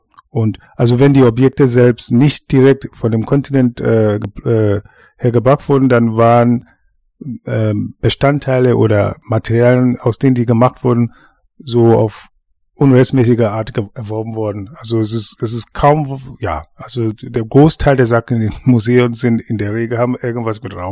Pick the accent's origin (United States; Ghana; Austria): Ghana; now in Berlin, Germany; ich bin in Ghana geboren, aufgewachsen und lebe seit vielen Jahren in Berlin